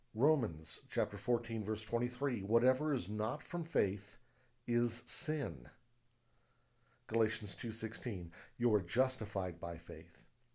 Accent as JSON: {"language": "English", "region": "Colorado", "country": "United States", "tie": "born or raised there", "said": "of the mountains in my home state of Colorado"}